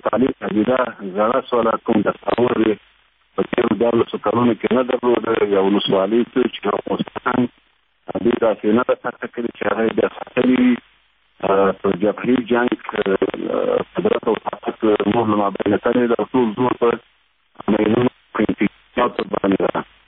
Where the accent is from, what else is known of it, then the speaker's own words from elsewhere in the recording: Ghazni, Afghanistan; زه هم د غزنی سړی یم